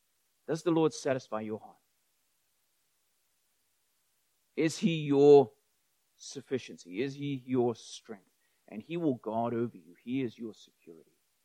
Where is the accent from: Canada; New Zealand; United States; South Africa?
South Africa; first language English; really good English, being from South Africa as your second language. I'm like, yeah, it's actually my first language, so thank you.